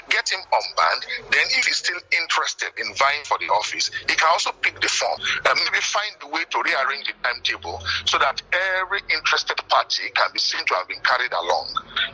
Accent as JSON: {"language": "English", "country": "Nigeria", "said": "My immediate reaction is that as a Nigerian, very happy that the country escaped a potential ban"}